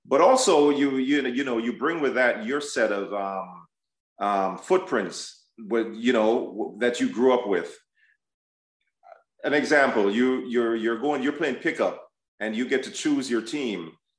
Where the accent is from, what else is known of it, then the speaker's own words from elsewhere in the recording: Jamaica; we grew up in Jamaica. It's a third world country.